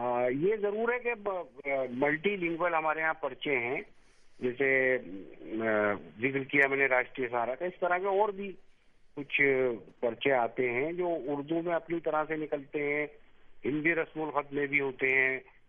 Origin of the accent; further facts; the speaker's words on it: Delhi, India; تو میری پیدائش 1965 کی ہے. میں دلی میں ہی پیدا ہوا اور یہی پلا بڑھا.